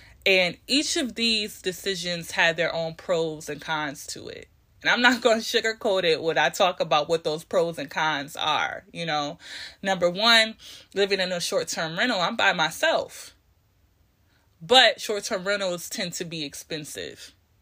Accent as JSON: {"language": "English", "town": "Rochester", "region": "New York", "country": "United States", "tie": "born or raised there", "said": "thinking about my childhood experiences growing up in Rochester"}